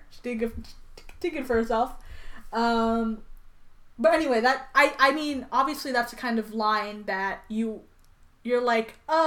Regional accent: Detroit, Michigan, United States; Born and raised in South Detroit.

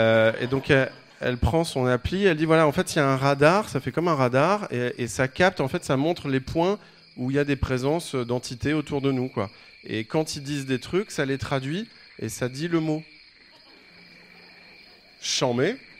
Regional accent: Rouen, Normandy, France; born there; Je suis né à Rouen, en fait.

